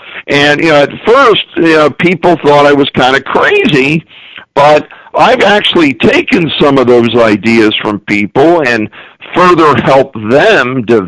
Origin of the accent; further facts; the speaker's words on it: United States; So I am bilingual, even though I'm American. I'm a Native American.